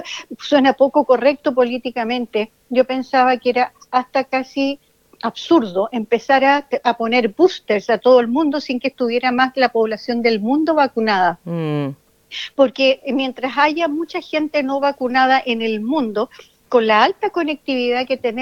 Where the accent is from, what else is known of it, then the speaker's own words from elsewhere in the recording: Chile; solamente te podría contar de Chile, que es de donde yo vengo.